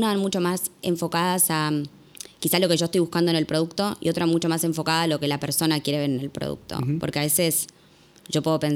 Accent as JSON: {"language": "Spanish", "country": "Uruguay", "said": "pero yo soy uruguaya y creo que Uruguay, si bien tiene como la contra de decir es un mercado muy chico"}